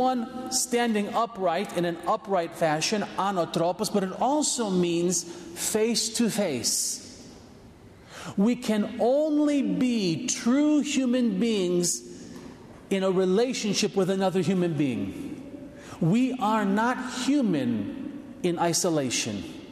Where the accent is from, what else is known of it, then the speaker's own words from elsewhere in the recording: United States; born there; how I was born, although I was born in America